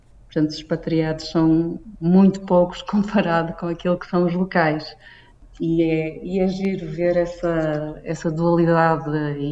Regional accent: Portugal; moved away as an adult; now in Saudi Arabia; Portugal será sempre o meu país de origem.

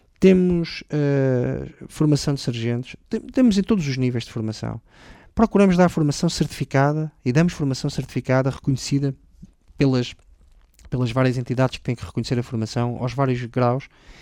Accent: Portugal; nós somos portugueses, queremos ser portugueses. Nós todos.

